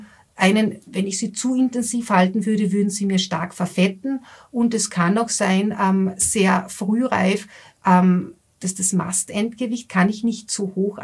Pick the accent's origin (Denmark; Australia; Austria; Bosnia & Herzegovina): Austria; weil das bei uns in Österreich und im deutschsprachigen Raum eine große Bedeutung hat.